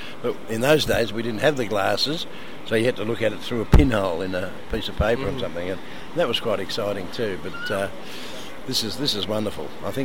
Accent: Ballarat, Victoria, Australia; I'm from Ballarat, yes.

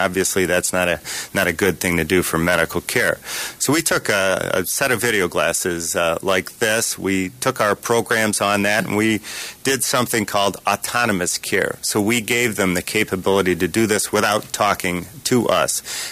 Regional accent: Detroit, Michigan, United States; We initially started out in my hometown, Detroit, with the Detroit Red Wings

